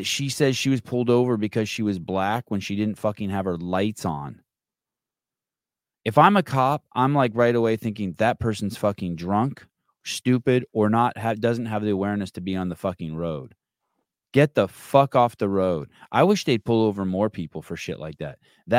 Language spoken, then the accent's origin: English; California, United States; I mean, I grew up in the Bay Area.